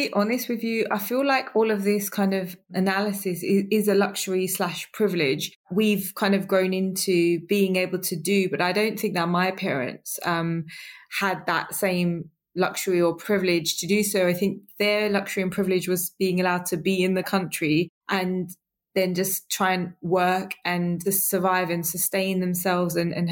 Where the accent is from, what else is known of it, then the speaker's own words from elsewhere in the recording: United Kingdom; what doesn't cause me to flinch when I describe myself is like British Asian. There's not a reason for that order. It's just like one of the delineations on our forms or whatever. So obviously British born in the UK and Asi